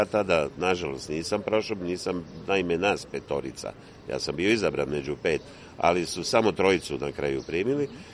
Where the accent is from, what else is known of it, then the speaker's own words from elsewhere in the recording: Tisno, Šibenik-Knin County, Croatia; Kao dijete živio sam u Dalmaciji, dakle govorimo o početku 60. godina, to je jedno malo mjesto, Tisno se, tjesno u to doba, a sada se zove Tisno